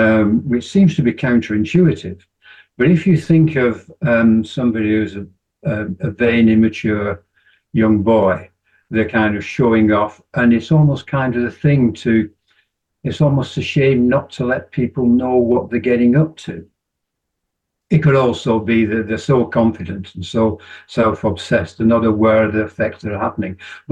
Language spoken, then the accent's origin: English; Leeds, Yorkshire and the Humber, United Kingdom; Again, I don't like coming back to it, but I'm from Leeds.